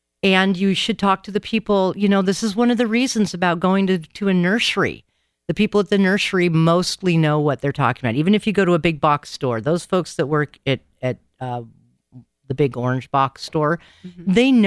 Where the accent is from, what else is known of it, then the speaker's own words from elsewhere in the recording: Tacoma, Washington, United States; But I grew up here in the Puget Sound. I was North Tacoma, actually Old Town Rat, born and raised.